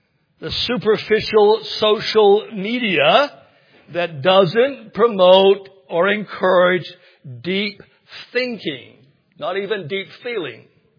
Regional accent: United States; but I can speak against football now because I'm American.

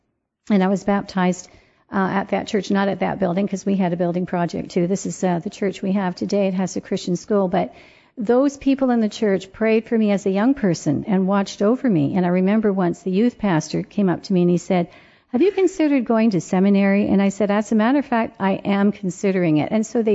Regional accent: Brantford, Ontario, Canada; I'm from Brantford, and Paris is like a 20-minute drive.

